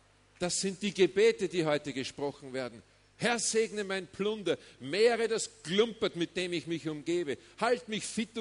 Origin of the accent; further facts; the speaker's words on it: Austria; Bei uns in Österreich gibt es saukalte Winter.